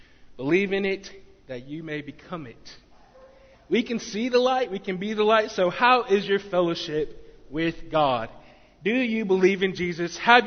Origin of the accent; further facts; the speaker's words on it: Conway, Arkansas, United States; And you know, I'm from Conway, Arkansas, but I talk about Biscoe